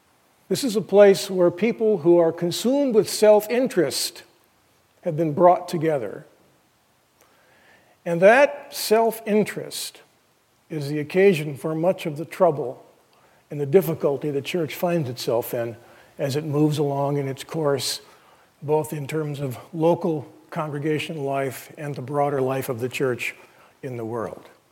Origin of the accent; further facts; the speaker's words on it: California, United States; because I don't want to just pick on my home state, of when my father was a pastor up in West LA back in the 60s.